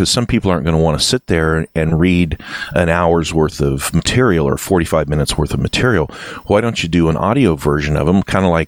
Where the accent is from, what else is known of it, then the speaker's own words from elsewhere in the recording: Midwest, United States; accent: vague Midwestern Appalachian out west accent; enough of a sort of a vague Midwestern Appalachian out west accent, enough to where nobody really, it's not going to be obvious where my accent is coming from.